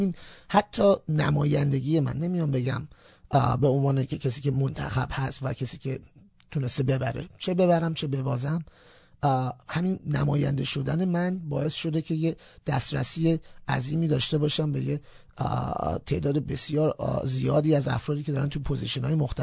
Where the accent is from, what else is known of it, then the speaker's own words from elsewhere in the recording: Iran; هم به عنوان یک ایرانی هم به عنوان یک زرتشتی